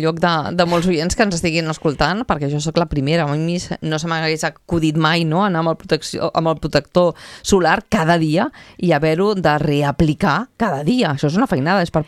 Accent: Figueres, Catalonia, Spain; els que som de Figueres i Vilafant

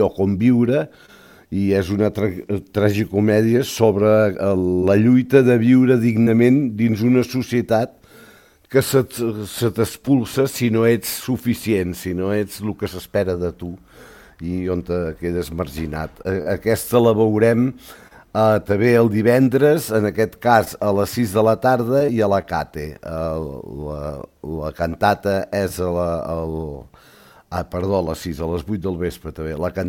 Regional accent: Llançà, Catalonia, Spain; ens anem a Llançà, al meu poble

